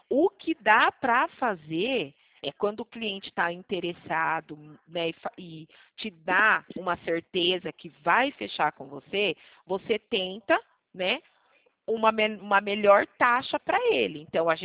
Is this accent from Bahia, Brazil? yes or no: no; Campo Limpo Paulista, São Paulo, Brazil; E eu sou do interior de São Paulo, sim, de Campo Limpo Paulista, próximo Jundiaí, o senhor conhece?